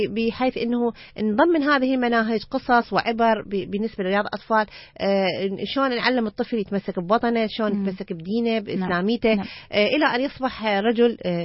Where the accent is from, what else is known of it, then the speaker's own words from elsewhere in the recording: Iraq; يعني أتمنى أصحاب القرار في بلدنا العراق.